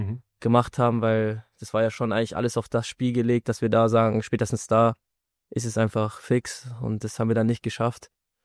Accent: Germany; born there; ich bin in Deutschland geboren, habe jetzt auch für die U21 gespielt

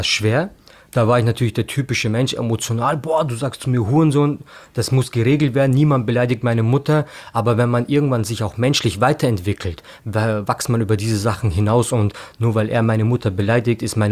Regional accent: Bavaria, Germany; Ich bin ein in Deutschland groß gewordener Junge, ich bin gebürtiger Oberpfälzer.

